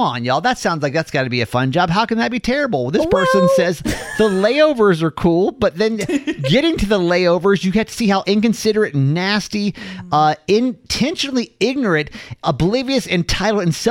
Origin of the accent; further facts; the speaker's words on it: Atlanta, Georgia, United States; Like, I'm from Atlanta originally.